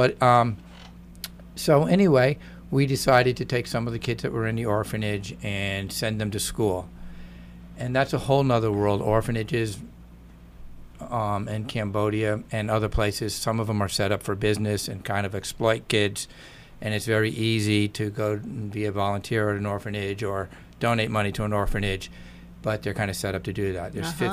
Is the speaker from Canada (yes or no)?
no; U.S. Virgin Islands; And I grew up in the Virgin Islands